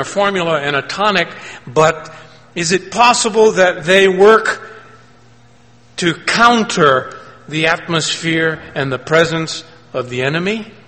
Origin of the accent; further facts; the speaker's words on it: the South, United States; You didn't know I was from the South.